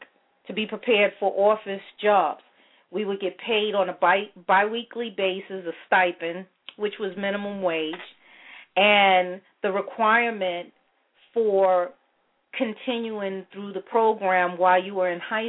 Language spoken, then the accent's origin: English; New York City, New York, United States; I remember growing up in Crown Heights during the 70s through the 90s